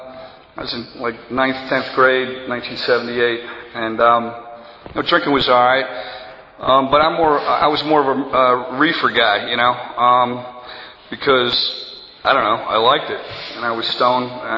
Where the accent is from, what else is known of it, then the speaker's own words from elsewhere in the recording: New York, United States; You know, I grew up in Long Island. My parents were great.